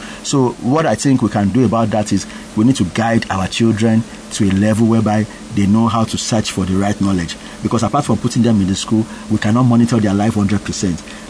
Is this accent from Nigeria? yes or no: yes; Ejigbo, Osun, Nigeria; But if I see that I'm from Ejigbo local government and I say, okay, you know what, let me find time, maybe once a month or once in 2 months, I want to be going back home.